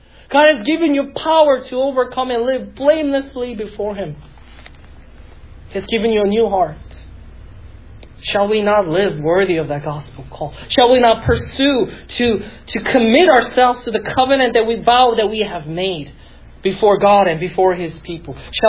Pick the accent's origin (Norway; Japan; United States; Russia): United States; Philadelphia, Pennsylvania; moved away; I'm from North. I was in Philly until I moved down here.